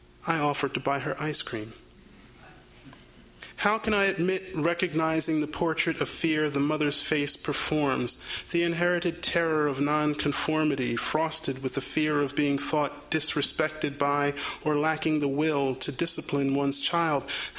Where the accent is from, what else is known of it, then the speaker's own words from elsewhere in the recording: New Jersey, United States; But it is no way biographical. I'm from South Jersey. and so this is wholly an act of appropriation.